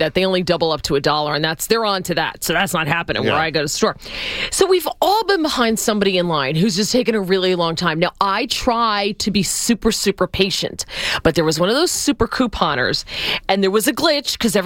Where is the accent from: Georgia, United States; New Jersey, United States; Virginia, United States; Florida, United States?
New Jersey, United States; And I'll tell you, where I live, because I am from New Jersey, they tried self-checkout